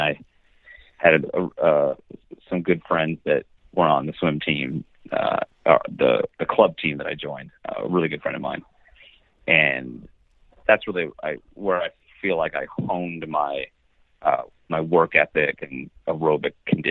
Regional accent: Reston, Virginia, United States; also born or lived in Ann Arbor, Michigan; Well, I was born in Ann Arbor, Michigan. My family moved from Ann Arbor to Reston, Virginia, where I spent my youth.

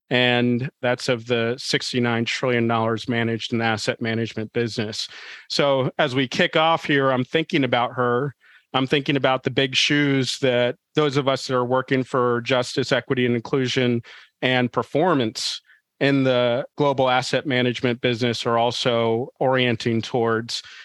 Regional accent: Washington, District of Columbia, United States; And I grew up in Washington, D.C., nation's capital.

